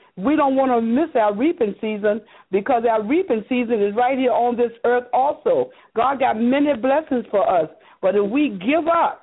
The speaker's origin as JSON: {"language": "English", "town": "Richmond", "region": "Virginia", "country": "United States", "said": "She said Richmond, because we're from Richmond."}